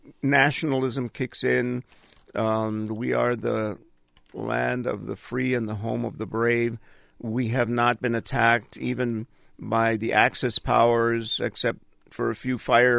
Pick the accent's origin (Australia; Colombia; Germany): Colombia; now in United States; There were many bombings, and you know, you remember as that grew and was added on to kidnappings, guerrillas taking over much of the country